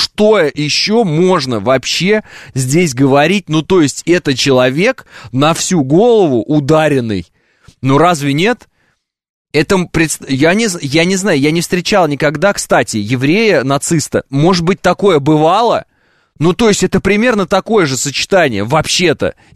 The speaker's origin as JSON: {"language": "Russian", "country": "Russia", "tie": "born or raised there", "also_born_or_lived": "Kazakhstan", "said": "Родился в Казахстане, ну, то есть сразу чужой. Сразу. Ну, правильно? Все равно. Переехали в Россию, поверьте мне, в село. Чужой. Ты же из Казахстана, чужой."}